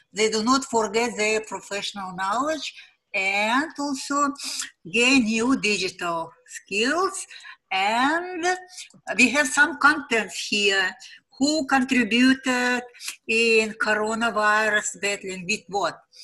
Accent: Uzbekistan; first language Uzbek; English is a second language; but I'm from Uzbekistan, where English is a third language. Yes? The first is Uzbek, then Russian, and then English.

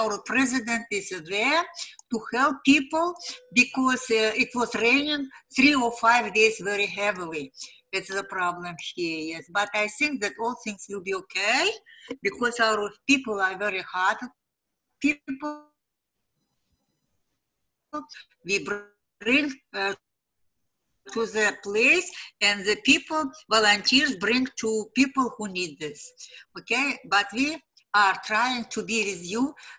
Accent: Uzbekistan; first language Uzbek; English is a second language; but I'm from Uzbekistan, where English is a third language. Yes? The first is Uzbek, then Russian, and then English.

